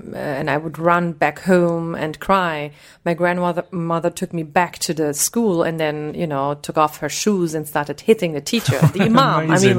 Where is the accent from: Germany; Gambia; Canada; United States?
Germany; look at the situation of radicalization from the perspective of me growing up in Germany